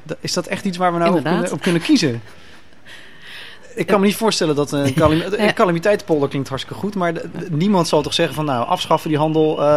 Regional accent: Amsterdam, North Holland, Netherlands; Wat hebben wij als Amsterdammer nou eigenlijk te kiezen op het gebied van dat waterbeheer?

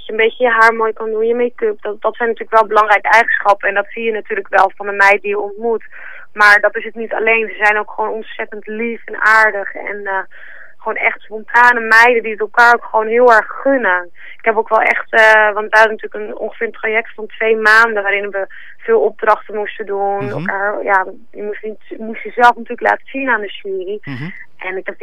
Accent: Amstelveen, North Holland, Netherlands; born there; now in Amsterdam, Netherlands; Ik ben officieel geboren in Amstelveen, maar ik woon nu in Amsterdam. Ik ben gewoon nog een hbo-studente

